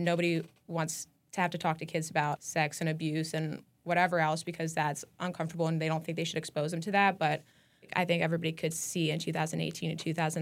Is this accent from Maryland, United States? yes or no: no; Daniel Boone, Pennsylvania, United States; So kind of in that general area, like farm town. It's called Daniel Boone.